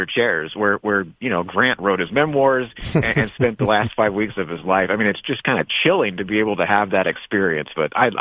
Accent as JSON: {"language": "English", "region": "Missouri", "country": "United States", "tie": "born or raised there", "said": "Yeah, my home state of Missouri. Yeah, I love the Truman Library."}